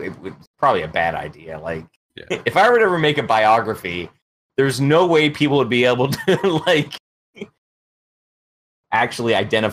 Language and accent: English; Pacific Northwest, United States; So I grew up in the Northwest and the Pacific Northwest, and Mount St. Helens, if you guys don't know what that is, it blew up in 1980.